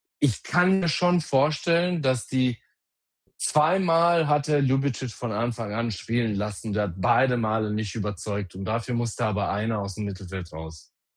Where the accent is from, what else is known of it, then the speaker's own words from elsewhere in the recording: Bosnia & Herzegovina; und das nervt mich als Bosnier übrigens, weil ich spreche so nicht